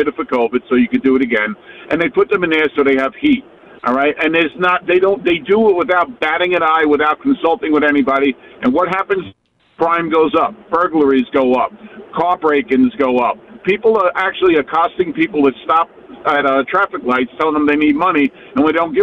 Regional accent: Brooklyn, New York, United States; now in Long Island, United States; born and raised in Brooklyn, moved out to Long Island.

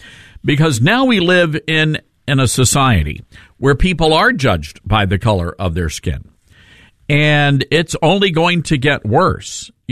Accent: Tennessee, United States; because, of course, they're from the Carolinas. I'm from Tennessee.

